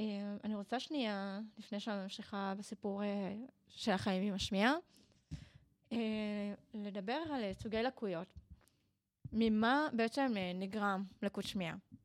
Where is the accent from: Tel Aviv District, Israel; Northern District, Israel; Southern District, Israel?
Southern District, Israel; Beersheba; ובעצם אני במקור מבאר שבע, ושם הייתי כל החיים שלי.